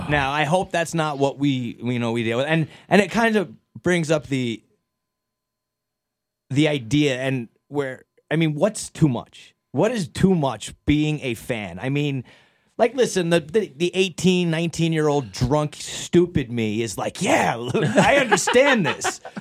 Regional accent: New York City, New York, United States; I, being a Saints fan growing up in New York City, went to many Giants and Jets games.

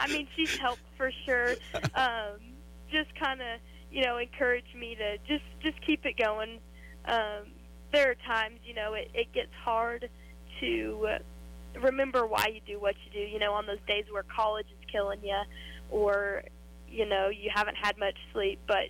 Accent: Chickasha, Oklahoma, United States; I'm originally from the town of Chickasha, Oklahoma.

